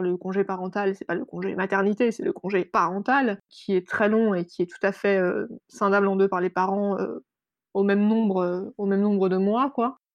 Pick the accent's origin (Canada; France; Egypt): France; also born or lived in Sweden; Pourtant, je suis française, hein. Mais je suis devenue adulte en Suède.